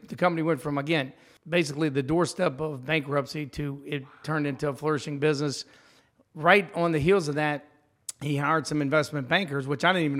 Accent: Louisiana, United States; I'm a Cajun.

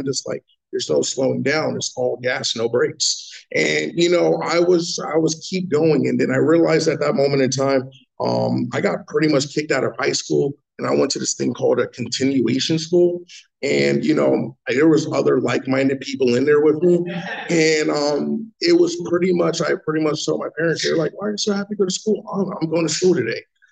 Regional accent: Brooklyn, New York, United States; So yeah, they said I'm from Long Beach. I'm actually from Brooklyn, New York.

